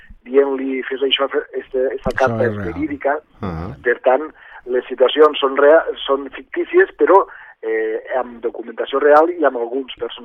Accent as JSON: {"language": "Catalan", "town": "Sant Carles de la Ràpita", "region": "Catalonia", "country": "Spain", "said": "de quina manera podria fer que la història, en aquest cas del meu poble, de la Ràpita, pogués arribar a més gent"}